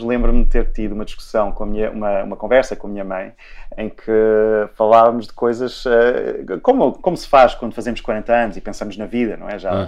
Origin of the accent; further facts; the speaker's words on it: Lisbon, Portugal; also born or lived in Trás-os-Montes / Cape Verde; now in Canada; Eu nasci e cresci em Lisboa, passei muito tempo em Trás-os-Montes, de onde a minha mãe vem, passei algum tempo em Cabo Verde, de onde vem o meu pai, e depois, nos últimos 25 anos, vivi numa dúzia de sítios diferentes em 4 continentes.